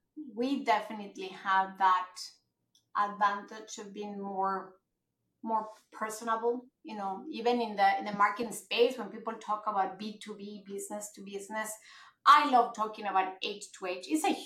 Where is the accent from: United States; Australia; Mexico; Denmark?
Mexico; also born or lived in Japan; I was born there, but I grew up in Mexico in a Japanese school. So sometimes I'm not like the most Mexican.